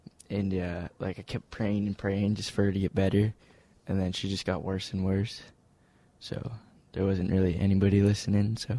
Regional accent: Burlington, Vermont, United States; also born or lived in Milton; now in Winooski, United States; In Burlington, then Milton, now Winooski.

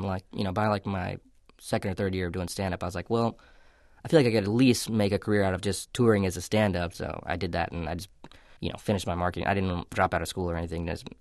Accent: South Carolina, United States; I am really from South Carolina.

